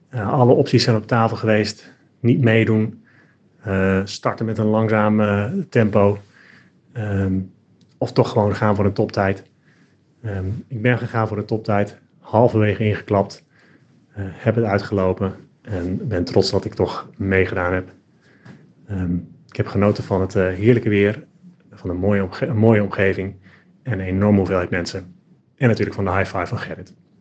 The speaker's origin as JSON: {"language": "Dutch", "town": "Scheveningen", "region": "South Holland", "country": "Netherlands", "said": "Ik kom uit Scheveningen."}